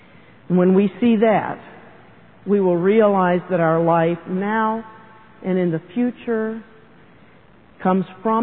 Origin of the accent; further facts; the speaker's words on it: Key West, Florida, United States; But growing up in Key West, Florida in the late 50s, I remember the Bread Man.